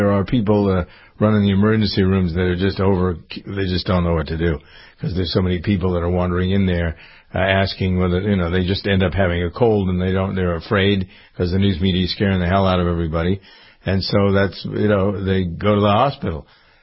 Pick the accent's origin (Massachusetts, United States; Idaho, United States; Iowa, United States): Massachusetts, United States; Framingham; Schools, we got people here in Framingham, my hometown, thinking, well, maybe we should shut the schools down.